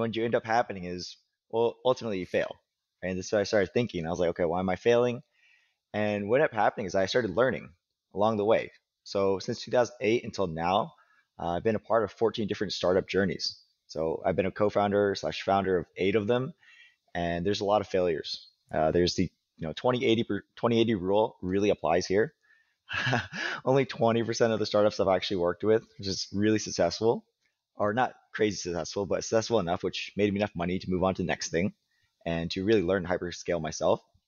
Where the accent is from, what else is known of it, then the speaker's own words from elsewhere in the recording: Wichita, Kansas, United States; So I was based out here in the Midwest. I grew up in Wichita.